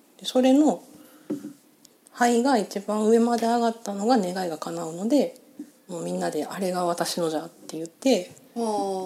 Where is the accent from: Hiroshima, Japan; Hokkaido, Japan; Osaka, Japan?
Hiroshima, Japan; 広島県広島市。